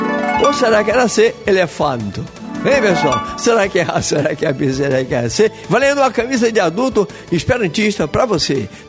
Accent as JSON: {"language": "Portuguese", "region": "Northeast Region", "country": "Brazil", "lives_now": "Rio de Janeiro, Brazil", "said": "Eu mesmo que sou do Nordeste, fico feliz"}